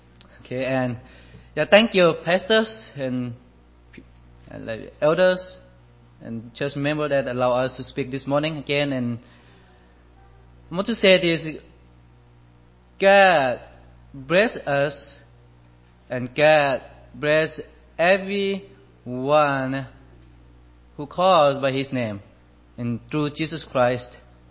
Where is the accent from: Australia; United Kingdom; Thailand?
Thailand; English is a second language; I'm from Thailand, and like what the Pastor Lloyd said … my wife is Esther. And my English is not the first language, or maybe it's not the second. I'll be the third language that is speaking